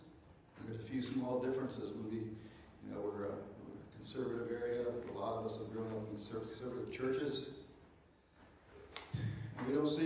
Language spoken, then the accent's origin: English; Wadsworth, United States; So, I've lived in this area my whole life. I was born within a quarter mile of here. Well, technically I was born in Wadsworth, but mom and dad, just up the road. Grandparents, like a lot of us, Swiss